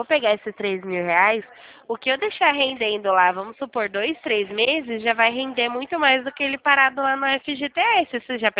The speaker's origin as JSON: {"language": "Portuguese", "town": "Nova Odessa", "region": "São Paulo", "country": "Brazil", "said": "Eu sou daqui da cidade de Nova Odessa, aqui próximo."}